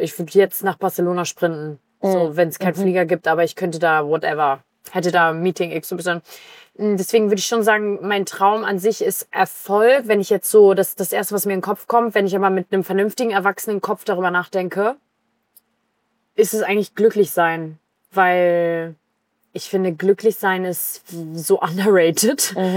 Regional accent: Berlin, Germany; born or raised there

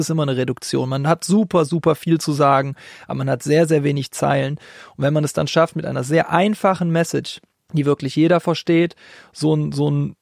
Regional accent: Aachen, North Rhine-Westphalia, Germany

